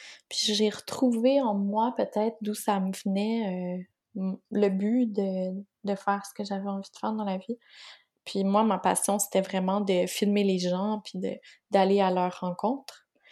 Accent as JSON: {"language": "French", "region": "Quebec", "country": "Canada", "said": "Martin et moi, on était Québécois."}